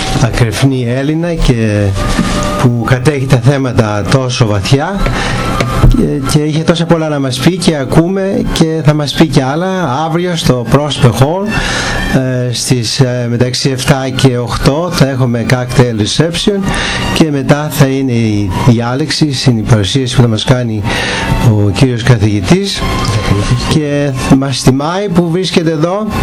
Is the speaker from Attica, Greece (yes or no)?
no; Kardamyla, North Aegean, Greece; όπως λένε στο χωριό μου εκεί, στα Καρδάμιλα της Χίου